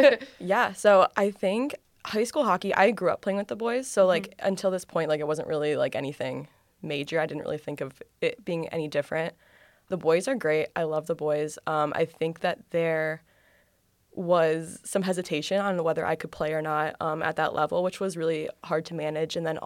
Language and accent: English; Sylvania, Ohio, United States; Yeah, so I grew up in Sylvania, Ohio. I actually went elementary through high school with Riley.